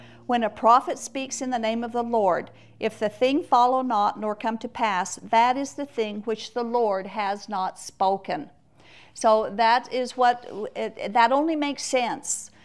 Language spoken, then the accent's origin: English; Utah, United States; I was born and raised in a polygamy group. I was not born and raised in the Mormon Church.